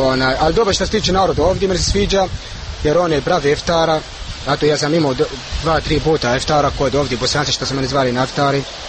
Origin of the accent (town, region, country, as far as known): Palestine